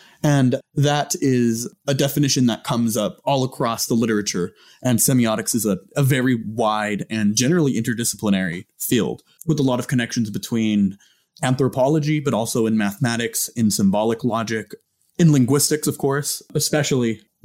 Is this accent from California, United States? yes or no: yes; Visalia, California, United States; Yep, my hometown.